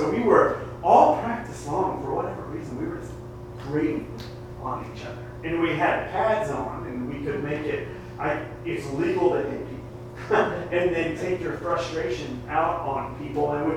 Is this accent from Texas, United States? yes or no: yes; Amarillo, Texas, United States; I got to travel to my hometown of Amarillo, Texas.